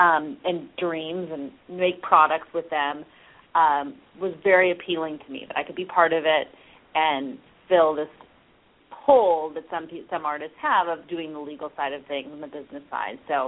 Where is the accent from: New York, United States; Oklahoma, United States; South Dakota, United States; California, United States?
California, United States; Los Angeles; Now, for me, I grew up in Los Angeles, and so most people are involved in the arts in one way or the other